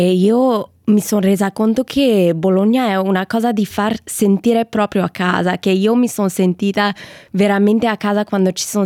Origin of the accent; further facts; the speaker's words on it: Australia; also born or lived in Malaysia / Singapore; Sì, che io adesso ho 23 anni, sì. Sono nata in Malesia solo perché il mio padre lavorava lì in quel momento. Dopo ci siamo trasferiti a Singapore, che c'era la mia sorella che è nata lì. Dopo siamo venuti in Australia